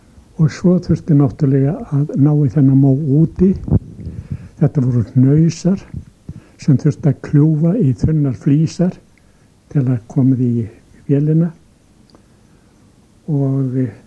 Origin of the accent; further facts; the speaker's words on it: Akranes, Western Region, Iceland; Ég fæddur hér á Akranesi. Á sírupartti 23. febrúar 1909 og þar úlst maður nú upp